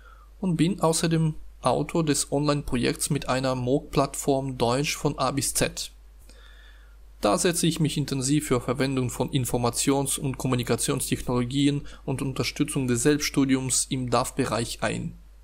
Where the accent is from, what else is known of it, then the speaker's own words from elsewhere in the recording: Belarus; German is a second language; Ich komme aus Belarus, einem Land, das im deutschsprachigen Raum vor allem als Weißrussland bekannt ist. Ich bin im Jahr 1980 geboren.